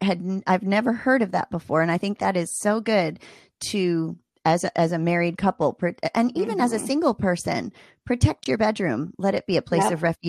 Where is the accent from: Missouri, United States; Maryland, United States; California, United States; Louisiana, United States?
Maryland, United States; Ooh, I'm from Maryland.